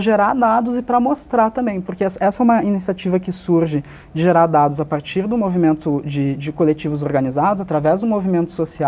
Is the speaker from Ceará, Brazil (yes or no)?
no; Porto Alegre, Rio Grande do Sul, Brazil; por Porto Alegre, que é a cidade de onde eu vim